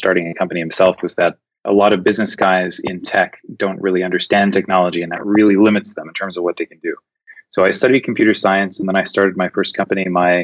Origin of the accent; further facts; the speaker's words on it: Atlanta, Georgia, United States; So I grew up in Atlanta, Georgia.